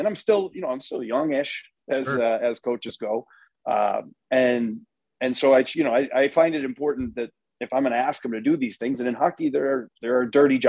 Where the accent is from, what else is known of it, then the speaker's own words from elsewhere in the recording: Minnesota, United States; Well, I grew up in Minnesota, played Minnesota high school hockey